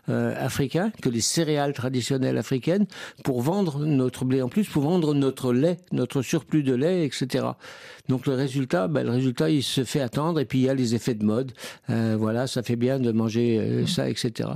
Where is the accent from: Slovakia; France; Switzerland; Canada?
France; chez nous en France